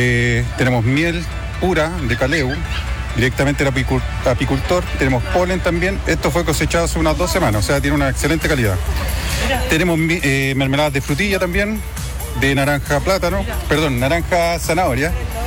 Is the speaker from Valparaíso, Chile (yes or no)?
yes; Olmué, Valparaíso, Chile; Yo soy de acá de Olmué.